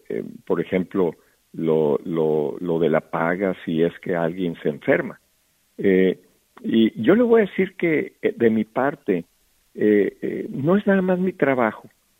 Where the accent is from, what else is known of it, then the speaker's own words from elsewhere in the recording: Guamúchil, Sinaloa, Mexico; Yo vengo de Guamúchil, Sinaloa, en el estado que es agricultor, y me tocó crecer. Yo no fui trabajador del campo, pero me tocó crecer con ellos.